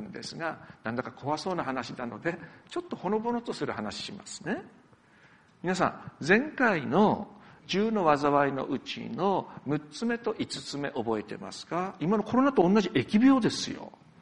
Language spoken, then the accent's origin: Japanese; Hokkaido, Japan; 北海道で育ったので、確か北海道と思いますが